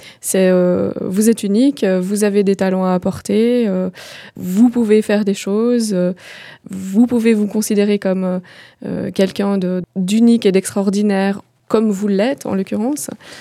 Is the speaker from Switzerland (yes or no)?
yes; Geneva, Switzerland; Voilà, j'ai grandi à la Servette, j'avais une nounou italienne qui est devenue ma maman italienne, en l'occurrence, ma mère étant décédée quand j'étais petite. Et j'étais dans ce quartier d'émigrés italiens, espagnols